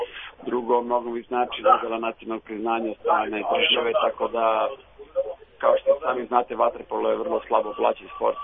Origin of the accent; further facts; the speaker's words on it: Vrnjačka Banja, Šumadija and Western Serbia, Serbia; also born or lived in Belgrade, Serbia; ja sam kao prvo iz Vrnjačke Banje, koje je malo mesto, živao sam skoro 10 godina u Beogradu